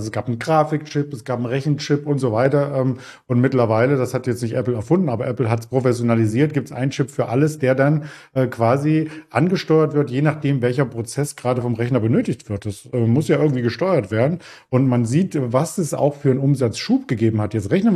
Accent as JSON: {"language": "German", "region": "East Germany", "country": "Germany", "said": "Als Ossi war ich nur am FKK bisher."}